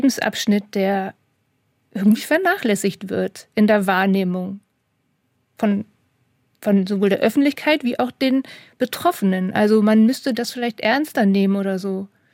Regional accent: Hanover, Lower Saxony, Germany; now in Hamburg, Germany; Ich komme aus Hannover gebürtig, bin aber mit dem Selbstverständnis groß geworden, dass ich Norddeutsche bin. Aus Hannover kommend. Dann bin ich nach Hamburg gezogen

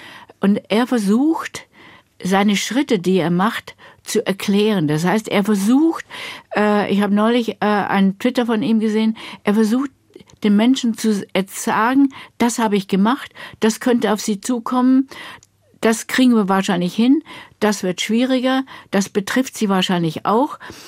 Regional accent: Germany; natürlich, wenn ich Englisch spreche, hört man es in meinem Akzent sowieso, automatisch verbunden, dass ich, also ganz klar, ich bin Deutsche.

